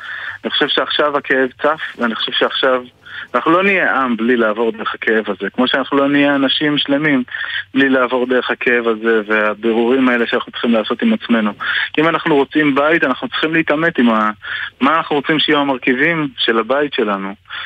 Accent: Bat Yam, Tel Aviv District, Israel; מבת ים אני לוקח את בית כנסת תפארת ציון שבאמת גדלתי בו והתחנכתי בו

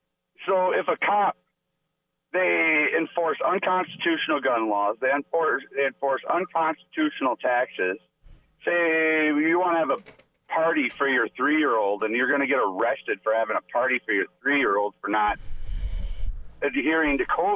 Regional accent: United States; As an American, I should have the right to.

